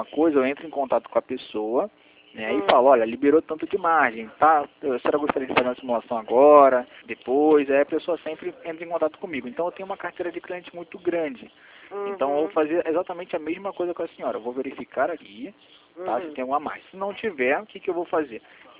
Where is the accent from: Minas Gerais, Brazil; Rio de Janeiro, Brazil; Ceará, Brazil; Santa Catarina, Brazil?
Rio de Janeiro, Brazil; Isso, da cidade do Rio.